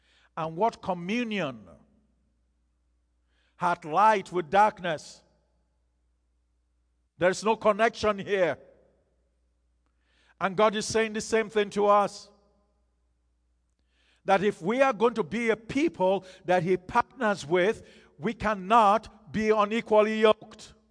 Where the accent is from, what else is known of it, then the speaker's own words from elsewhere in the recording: Nigeria; growing up in Nigeria, you know, you didn't necessarily, at the time I was growing up, you didn't necessarily get your chicken from the grocery store